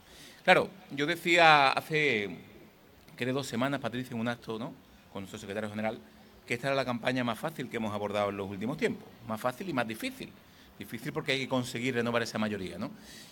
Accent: Andalusia, Spain; nos jugamos sobre todo una cosa, el orgullo de seguir siendo andaluces

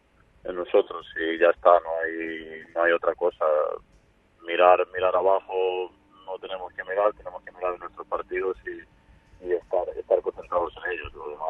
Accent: Belgrade, Serbia; born there; Spanish is a second language; moved away; serbio, nací en Belgrado, pero bueno, llevo mucho tiempo aquí

